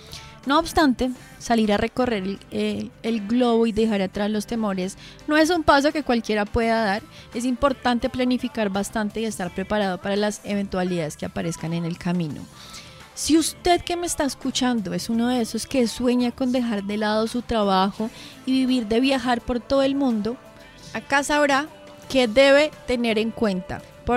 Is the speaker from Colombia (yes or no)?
yes; Colombia; Ya como colombianos, el pasaporte está cada vez más cómodo